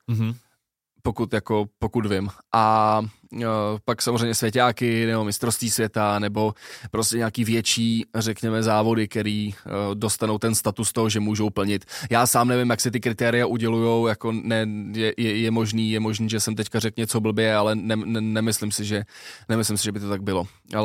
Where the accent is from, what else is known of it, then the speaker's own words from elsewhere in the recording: Plzeň, Plzeň Region, Czechia; když jako soplák malej jsem plaval u nás v Plzni